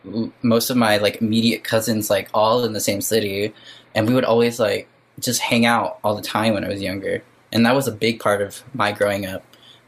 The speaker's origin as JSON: {"language": "English", "country": "Philippines", "said": "But as far as Filipino goes, we just eat the same thing at any typical party."}